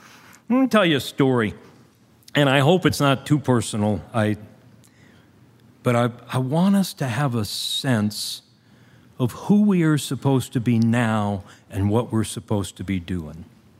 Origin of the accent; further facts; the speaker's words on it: Pacific Palisades, California, United States; and then we came to my hometown in Pacific Palisades